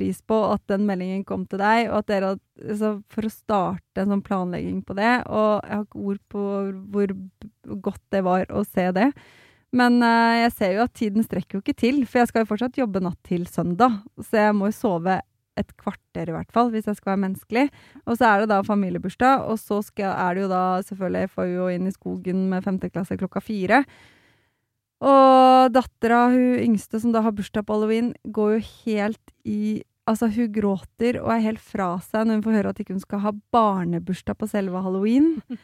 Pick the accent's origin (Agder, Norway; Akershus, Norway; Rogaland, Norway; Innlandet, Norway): Akershus, Norway; Slemmestad; Jeg vet det, men jeg er fra Slemmestad, og jeg er stolt av det.